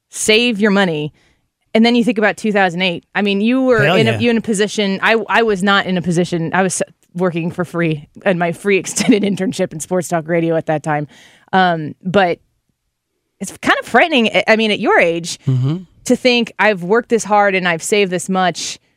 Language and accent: English; Edwardsville, Illinois, United States; I know you came to the Wildy, my hometown, Edwardsville